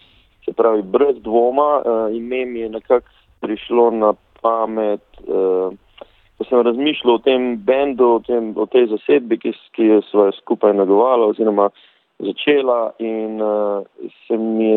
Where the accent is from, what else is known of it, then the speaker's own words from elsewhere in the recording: Velenje, Savinja, Slovenia; ampak zabava in ceremonija pa je bila v Velenju v mojem domačem kraju